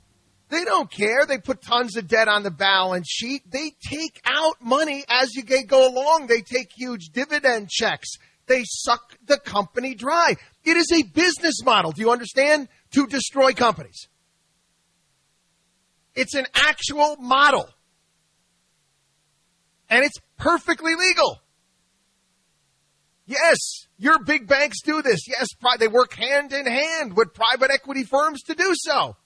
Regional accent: Albany, New York, United States; I am an upstate New Yorker. I grew up outside of Albany, New York. Went to Syracuse University.

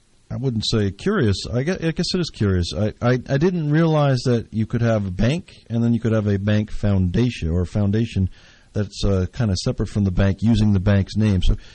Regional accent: Parsippany, New Jersey, United States; I grew up over in Parsippany and frequented Morristown a lot

